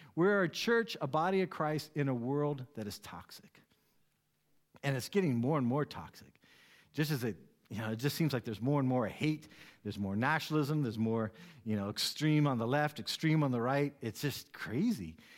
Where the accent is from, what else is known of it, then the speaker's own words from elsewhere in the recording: United States; now in Germany; As an American, we grow up being told basically capitalism is the way of God. And so when I live in Germany